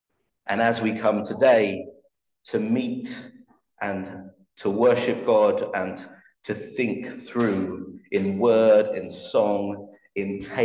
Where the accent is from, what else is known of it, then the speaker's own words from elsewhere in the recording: London, United Kingdom; I was 12 years old. And as you know, I grew up down the road. So as a black man growing up in Southeast London